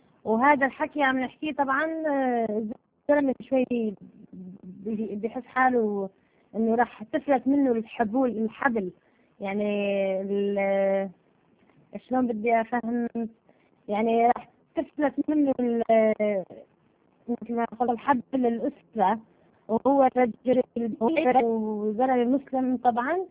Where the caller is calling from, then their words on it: Sweden; من السويد، وبصراحة اتصلت كنت واقفة على الدور عدة مرات